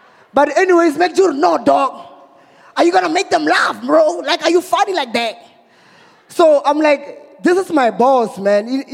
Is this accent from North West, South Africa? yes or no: no; Limpopo, South Africa; because I'm from Limpopo, eh?